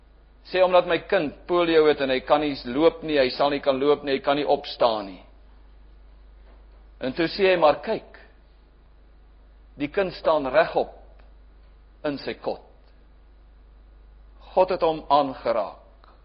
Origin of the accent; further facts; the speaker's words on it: Pretoria, Gauteng, South Africa; As 'n jong seun, het ek in Pretoria groot geword.